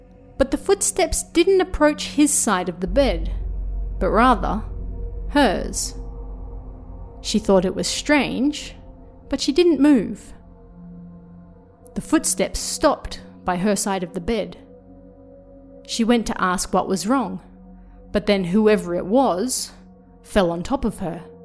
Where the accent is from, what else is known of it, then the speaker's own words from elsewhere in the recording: Australia; I'm Australian, so I'd never seen snow before Japan.